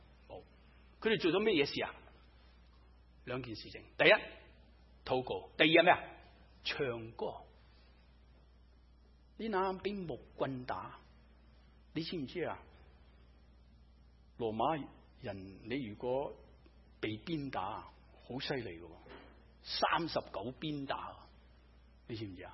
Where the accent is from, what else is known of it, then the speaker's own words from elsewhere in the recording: Guangdong, China; 我哋中国人都有句说话，广东人俗语吓